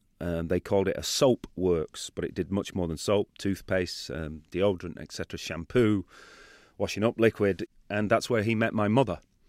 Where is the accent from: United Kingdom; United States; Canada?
United Kingdom; It was a huge challenge for a British actor to be totally surrounded by American actors who were simply speaking how they